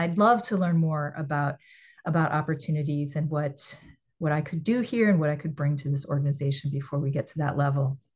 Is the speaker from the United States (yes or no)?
yes; Champaign, Illinois, United States; it should be more for the same type of position that's offered to you in Champaign-Urbana, my hometown, because the cost of living is half.